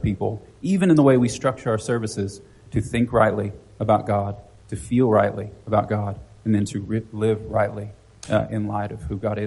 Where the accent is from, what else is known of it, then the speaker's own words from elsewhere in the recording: Arkansas, United States; also born or lived in Florida / New Mexico; I grew up in Arkansas and then Florida and then to New Mexico.